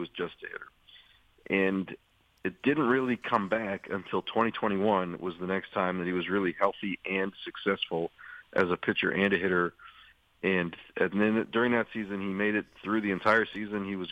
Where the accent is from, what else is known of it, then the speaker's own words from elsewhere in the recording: United States; Well, like most kids growing up in America, I loved playing baseball when I was young, but I was not very good at it.